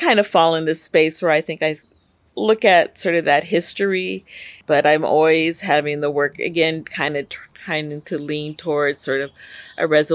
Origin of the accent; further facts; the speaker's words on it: Laurel Canyon, California, United States; Part of what we didn't talk about in terms of growing up in Laurel Canyon, aside from the counterculture and all of that, was that we were very much attuned to the sort of nature